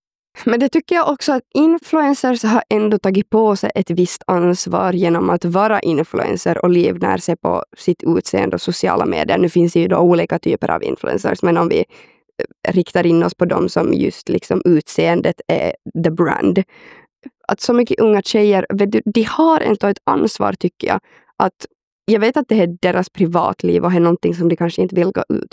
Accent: Pedersöre, Ostrobothnia, Finland; jag kommer ju från en liten by i Pedersöre som ligger i Österbotten.

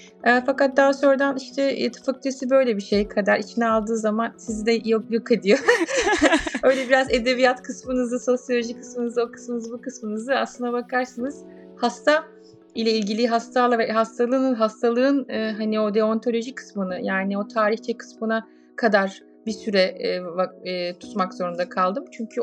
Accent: İzmir, Turkey; İzmirliyim. İzmir doğma büyüme ve İzmir'de Ege Üniversitesi Fakültesi mezunuyum. O dönem işte yaklaşık ilk 20 yılımı, o 21 yılımı İzmir'de geçirdim.

